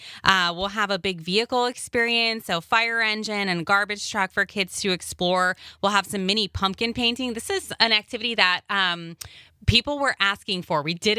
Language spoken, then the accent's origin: English; Manitowoc, Wisconsin, United States; I'm from Manitowoc, so we pronounce it Berenstein's.